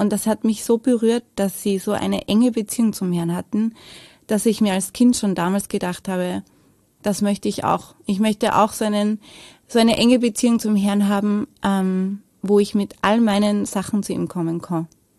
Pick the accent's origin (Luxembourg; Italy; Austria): Austria; Lower Austria; Also geboren bin ich in Wien, aber ich habe gelebt damals in der Nähe von Wien. Also Niederösterreich, aber fast in Wien.